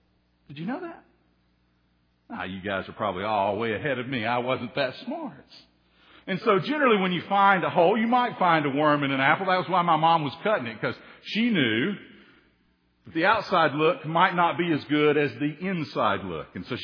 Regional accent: Tennessee, United States; When I was a boy, growing up in Tennessee, we lived around apple orchards

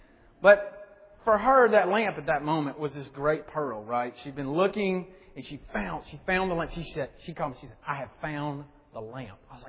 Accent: Mississippi, United States; And I grew up in Mississippi, and we had about 1,200 acres that we leased from a cousin.

